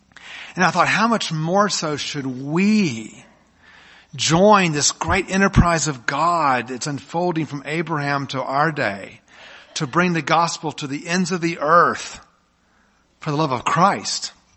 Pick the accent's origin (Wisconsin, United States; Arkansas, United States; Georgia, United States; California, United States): Georgia, United States; Atlanta; I was born in Atlanta, and, of course, the home of Coca-Cola. And I grew up loving Coca-Cola. In fact, in Atlanta, Georgia, if you grew up in Atlanta, the word, I'm not even going to say it, P-E-P-S-I is a curse word.